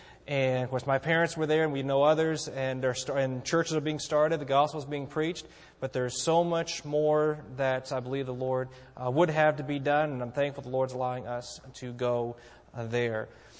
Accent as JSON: {"language": "English", "country": "South Africa", "tie": "born or raised there", "said": "I had the opportunity growing up in South Africa, spent 13 years there, my folks are missionaries"}